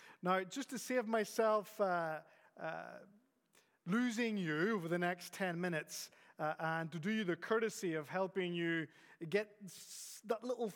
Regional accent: Spain; also born or lived in Northern Ireland / Scotland / Texas; I'm from Northern Ireland, and Northern Ireland is essentially Scotland. We're all Scotch-Irish. But I grew up in Spain. My parents were missionaries there

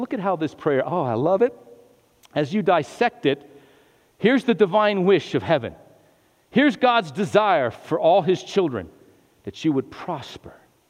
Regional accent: Albuquerque, New Mexico, United States; also born or lived in Las Cruces, United States / Gallup, United States; I was born in New Mexico, Las Cruces, New Mexico. I lived in Gallup, New Mexico for a while. I was raised in Albuquerque.

